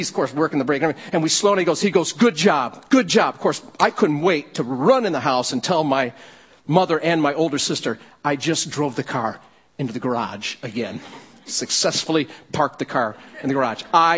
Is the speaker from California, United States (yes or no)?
no; Michigan, United States; Growing up in Livingston County till I was a teenager, and then going to high school at Gates Chilai, and then graduating high school there, and I went to college at Michigan State University